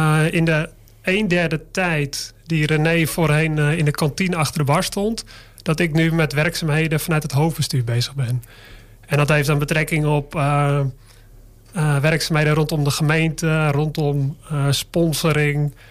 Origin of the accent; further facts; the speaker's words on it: De Kwakel, North Holland, Netherlands; also born or lived in Amstelveen; ik ben niet geboren in de Kwakel, maar dat is in Amstelveen. Maar ja. Ja, mijn hele leven woon ik al in dit mooie dorp.